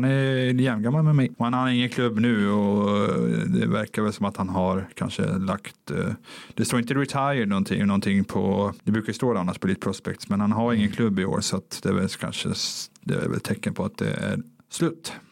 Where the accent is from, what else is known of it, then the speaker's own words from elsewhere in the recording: Finland; jag är finländare som ni ju hör namnet. Mm. Var ju innan i Skellefteå.